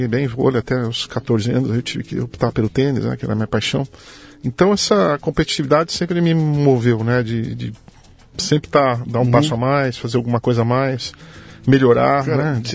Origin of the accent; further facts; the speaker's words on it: São Paulo, Brazil; born there; É, em São Paulo.